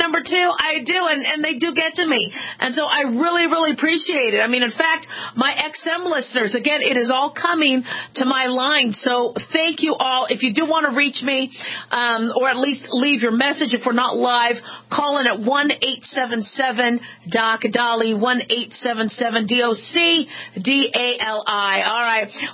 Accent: Nevada, United States; Even I'm from Southern Nevada. It's even getting nippy here.

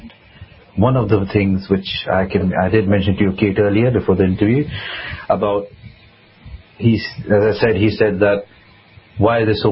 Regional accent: United Kingdom; born there; I'm a British citizen. I was born in this country, so I'm a British citizen.

